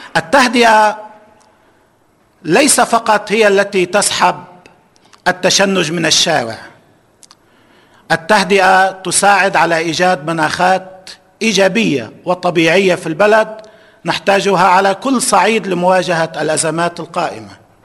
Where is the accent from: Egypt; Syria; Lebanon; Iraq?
Lebanon; ونؤيد مد الأيدي لبعضنا البعض كلبنانيين حتى لو بقي كل في موقعه